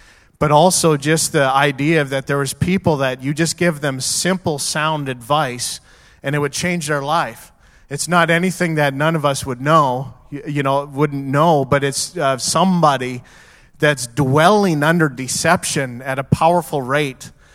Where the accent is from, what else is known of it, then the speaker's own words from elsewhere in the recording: Alberta, Canada; I took it for granted when I grew up in Alberta and was a couple-hour drive from the Rocky Mountains.